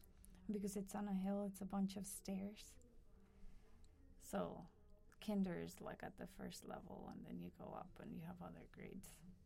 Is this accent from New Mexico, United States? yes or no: yes; Albuquerque, New Mexico, United States; I grew up in Albuquerque, New Mexico, which has some of the worst education in the country.